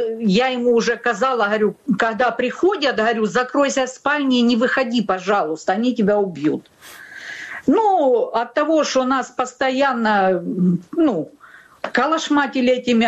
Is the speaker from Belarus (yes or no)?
no; Krasnodar Krai, Russia; now in Luhansk Oblast, Ukraine; як я по народженню росіянка, я сама з Кубані. Я з 83-го року проживаю в Україні, в Луганській області.